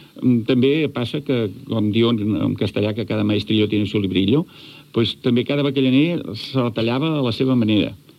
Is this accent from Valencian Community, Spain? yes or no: no; Sant Feliu de Codines, Catalonia, Spain; No, nosaltres som de Sant Feliu de Codines.